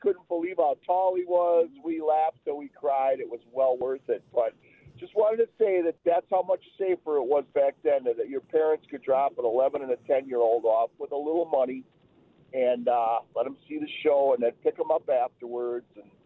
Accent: Menomonee Falls, Wisconsin, United States; I just want to say, in the 60s, my buddy and I, growing up in Menomonee Falls

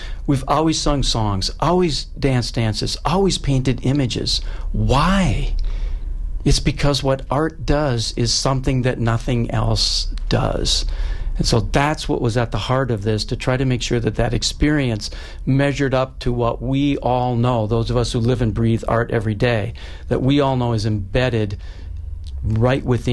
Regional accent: Green Bay, Wisconsin, United States; now in Milwaukee, United States; even though I grew up in Green Bay, most of my career was away.

